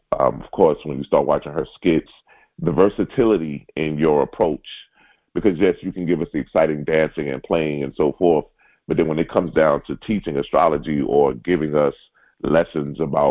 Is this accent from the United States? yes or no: yes; New York City, New York, United States; So me growing up in New York City, going to NCGR, going to ISAR